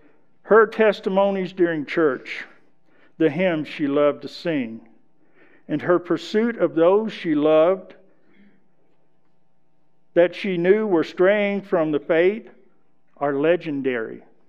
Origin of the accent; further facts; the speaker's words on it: United States; Growing up in America during the 1950s and 60s, I knew about Jesus.